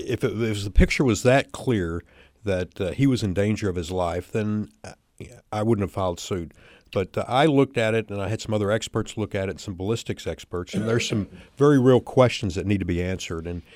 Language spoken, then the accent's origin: English; Midland, Texas, United States; I grew up in West Texas, a little town called Midland, Texas. That's a George Bush country.